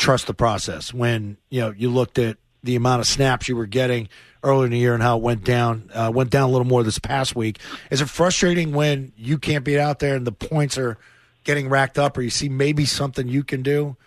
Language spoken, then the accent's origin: English; Pennsylvania, United States; Now, I grew up in Western Pennsylvania like you